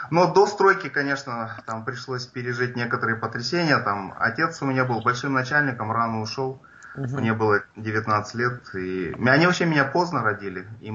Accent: Almaty, Kazakhstan; Я казах, из Казахстана, родился, вырос в городе Алматы. Мне 47 лет.

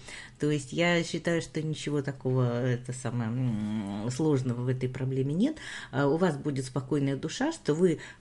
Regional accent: Kyiv, Ukraine; Мы прошли по местам, где я выросла, на Крещатике были, жили прямо напротив главпочтамта, напротив Незалежности, вот этой площади.

